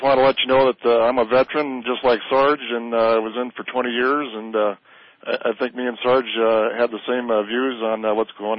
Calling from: Minnesota, United States; I'm calling from Minnesota.

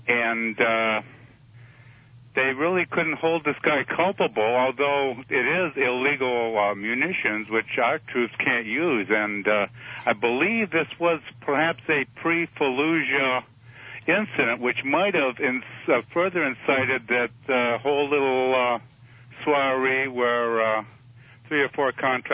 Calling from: Michigan, United States; from Michigan.

